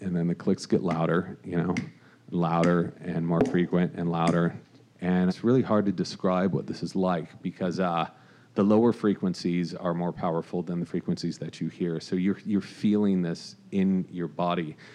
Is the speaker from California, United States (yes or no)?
yes; California, United States; and I grew up in Orange County.